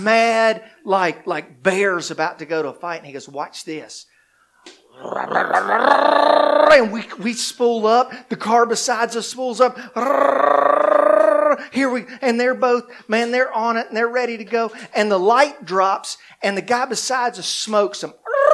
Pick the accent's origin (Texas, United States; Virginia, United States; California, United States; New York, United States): Virginia, United States; Bristol; So when I was a teenager, I grew up in Bristol, Virginia, Bristol, Tennessee.